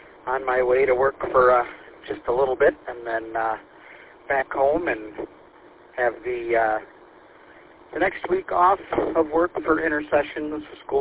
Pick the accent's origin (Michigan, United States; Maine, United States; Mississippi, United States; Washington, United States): Michigan, United States; Davison; In the city of Davison. I grew up in the Davison area my whole life.